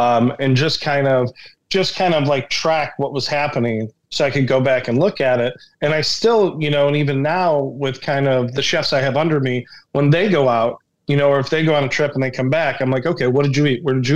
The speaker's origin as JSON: {"language": "English", "town": "Chicago", "region": "Illinois", "country": "United States", "tie": "born or raised there", "said": "I grew up, like 84th and St. Louis. I grew up in Ashburn. So it's like, I grew up two blocks away from Vito and Nick's. So it's like, that for me is like, you know, home."}